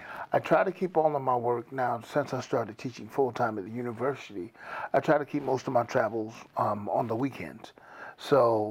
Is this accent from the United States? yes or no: yes; Waynesboro, United States; And living, growing up in Waynesboro, in the country, well, we listened to her country music on the radio as well.